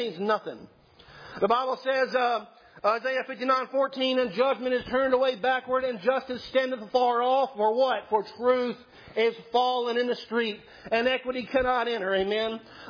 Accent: China; also born or lived in Taiwan / Hong Kong; I grew up overseas. I grew up in China and Taiwan and Hong Kong, and I've been, halfway around the world.

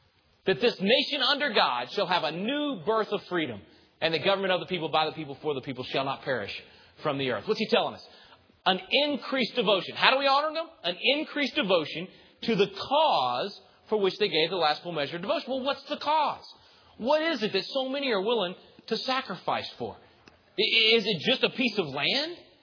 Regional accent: Texas, United States; Well, look, I'm a Texan. I know what bragging is.

